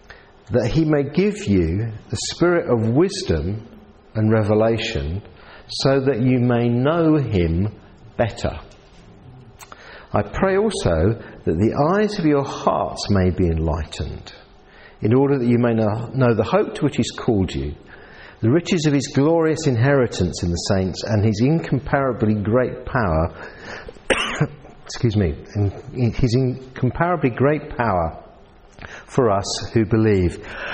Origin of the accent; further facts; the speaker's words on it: Southend-on-Sea, East of England, United Kingdom; accent: Southend; As you can tell, I'm not a New Zealander by my accent. I've got a South End accent. Well, it was a pre-1960s South End accent. It changed after that.